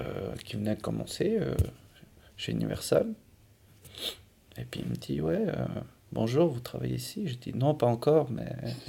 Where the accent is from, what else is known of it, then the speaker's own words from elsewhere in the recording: Switzerland; s'ils savent qu'on vient de la Suisse, si on est suisse, ils nous ferment